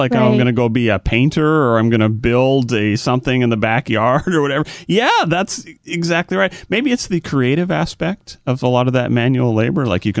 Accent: Canada; now in United States; So I'm from Canada. You come down.

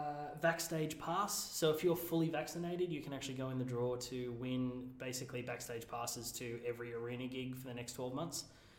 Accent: New South Wales, Australia; Particularly my home state of New South Wales

